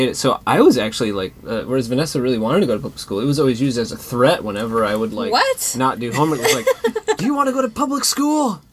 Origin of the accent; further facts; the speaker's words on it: Washington, United States; Oh, I grew up in Washington State.